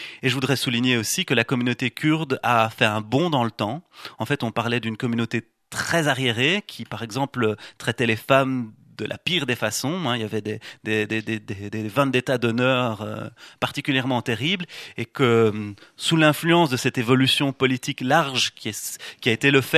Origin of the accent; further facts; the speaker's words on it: Belgium; donc je suis belge, on l'aura peut-être entendu.